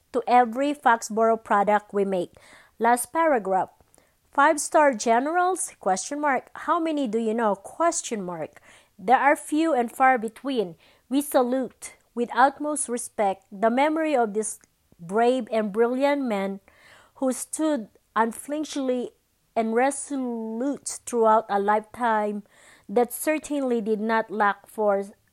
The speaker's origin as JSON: {"language": "English", "country": "Philippines", "second_language": "English", "lives_now": "United States", "said": "because I came from the Philippines, so I don't have a lot of knowledge about the American history."}